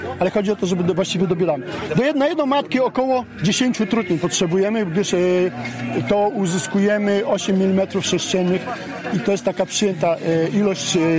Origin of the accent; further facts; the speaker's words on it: Końskowola, Lublin Voivodeship, Poland; Pochodzę z Końskowoli, z okolic, spod Puław.